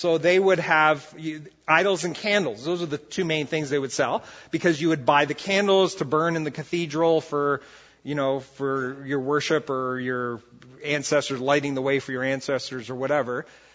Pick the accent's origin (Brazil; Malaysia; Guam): Brazil; I grew up in Brazil, and I went back to Brazil with a team years ago